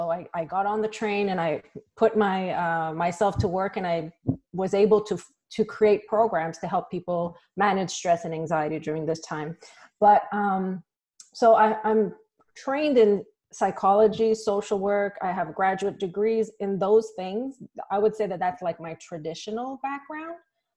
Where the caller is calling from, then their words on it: Massachusetts, United States; Today I'm in Massachusetts, kind of in the middle of Massachusetts, about 40 minutes west of Boston.